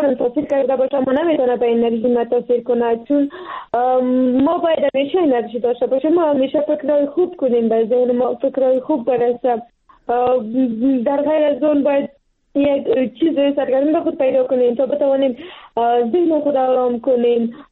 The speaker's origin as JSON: {"language": "Persian", "country": "Afghanistan", "said": "ما پشتون هستیم و یا افغان هستیم،"}